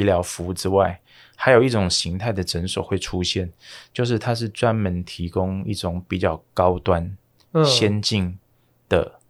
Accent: Taiwan; 我们台湾人呢他们是越洋要飞到日本

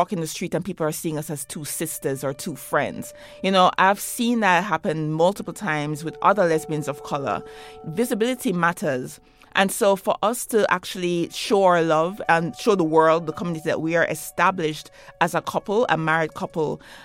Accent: Jamaica; moved away as an adult; now in United States; growing up in Jamaica, that was what I experienced. And when I left Jamaica in 1999, in addition to wanting upward mobility as a Jamaican working class woman, I left because I was coming out to myself as a lesbian.

